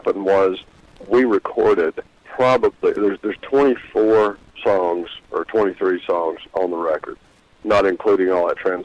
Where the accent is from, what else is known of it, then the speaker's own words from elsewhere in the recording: Arkansas, United States; also born or lived in Texas; I mean, I was raised in Arkansas and Texas, so I have a lot of loyalty to Texas, you know.